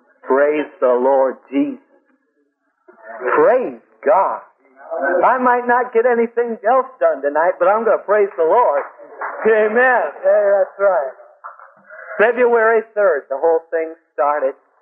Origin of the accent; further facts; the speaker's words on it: Bryan, Ohio, United States; I'm from Bryan, Ohio. That's in northwestern Ohio.